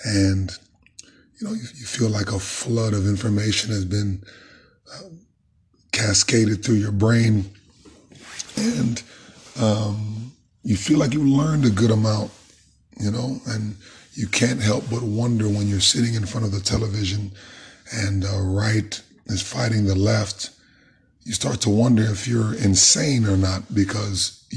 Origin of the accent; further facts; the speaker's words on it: United States; born there; My citizenship is obviously of the state called Nigeria and America. I was born in America.